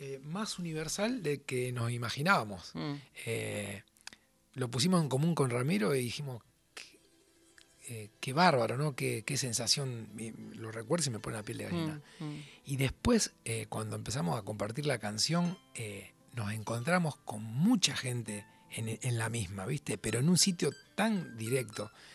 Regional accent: Rosario, Santa Fe, Argentina; yo soy de la zona sur de la ciudad de Rosario, que no es lo mismo que ser de Rosario. De la periferia, de los barrios

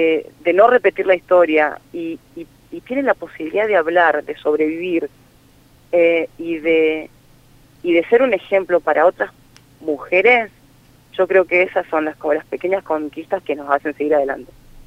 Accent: Chaco, Argentina; Yo soy del Chaco.

